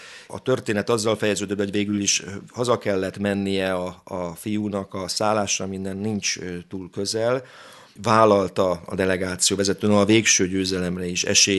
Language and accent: Hungarian; Zalaegerszeg, Zala, Hungary; born there; Hát én zalaegerszegi születésű vagyok, igen régen, a 8-ban születtem